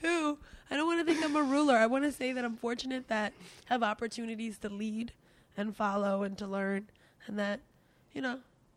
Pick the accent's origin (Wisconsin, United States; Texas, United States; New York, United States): New York, United States; New York City; I mean, I was raised in New York City.